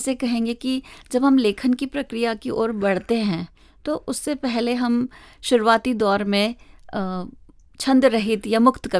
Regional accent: India; moved away; क्योंकि हम यहाँ जब भारत से आए थे तो हिंदी भाषा की आत्मा को अपने अंदर बसा के लाए थे

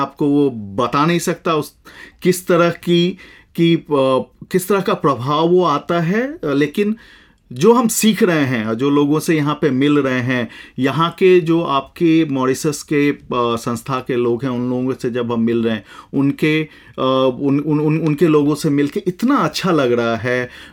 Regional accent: Bihar, India; moved away as an adult; now in Singapore; मैं भारत में बिहार का रहने वाला हूँ।

